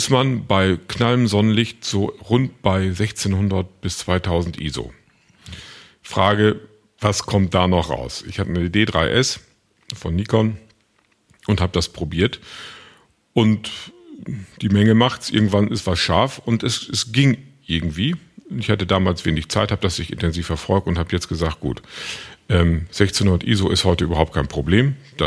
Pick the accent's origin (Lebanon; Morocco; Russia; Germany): Germany; Northern Germany; So, das nimmt man gar nicht mehr wahr als Norddeutscher.